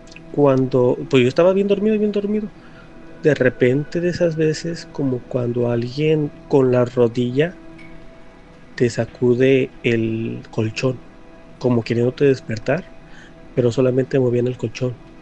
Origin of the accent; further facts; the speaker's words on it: Ciudad Guzmán, Jalisco, Mexico; now in Oregon, United States; acá desde Oregon, acá en USA. Les quiero relatar algo que me sucedió. Mi infancia la viví allá en Ciudad Guzmán, Jalisco.